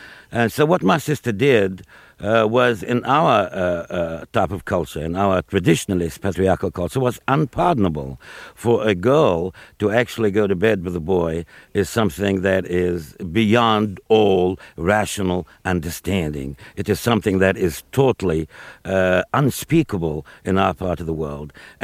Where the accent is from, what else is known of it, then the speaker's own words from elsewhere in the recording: Beirut, Beirut Governorate, Lebanon; I'm your typical, indeed quintessential street kid when I was growing up in Beirut.